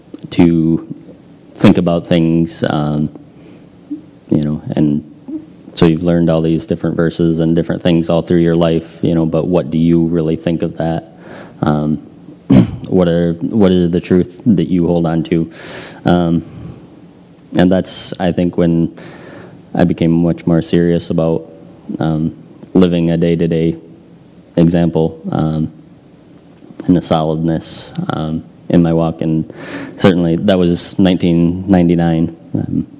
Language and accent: English; Lowell, Massachusetts, United States; But yeah, I grew up in the Methodist Church in Lowell. Lived in this area all my life.